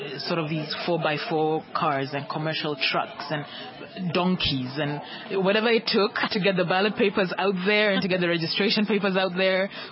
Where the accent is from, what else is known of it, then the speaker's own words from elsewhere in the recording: Kenya; The first was that I'm Kenyan, and Kenya is right next door.